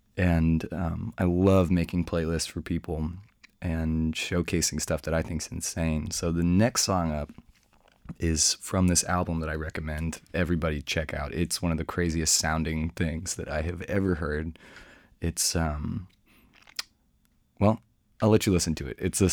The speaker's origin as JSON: {"language": "English", "town": "Austin", "region": "Texas", "country": "United States", "said": "from Austin, Texas."}